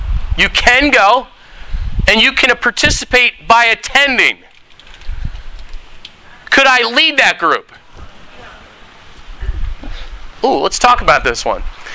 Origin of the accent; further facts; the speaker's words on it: Philadelphia, Pennsylvania, United States; Oh, I forgot. I'm from Philly. Okay, we love the Eagles